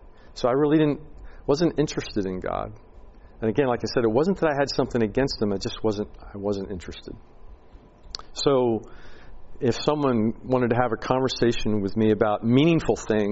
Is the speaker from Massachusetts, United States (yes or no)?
no; Philadelphia, Pennsylvania, United States; So I, growing up in Philadelphia, I wanted to get as far away from home as I could.